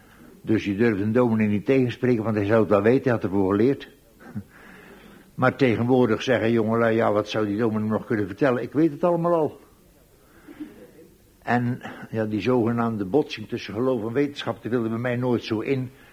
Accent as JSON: {"language": "Dutch", "town": "Tholen", "region": "Zeeland", "country": "Netherlands", "said": "ik ben een Zeeuw, dat weet u, ik kom van Thailand-Tolen, je kwam niet verder dan je dorp."}